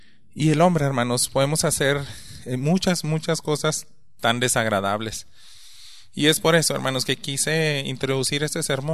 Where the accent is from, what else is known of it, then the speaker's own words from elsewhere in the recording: Mexico; Nosotros somos mexicanos.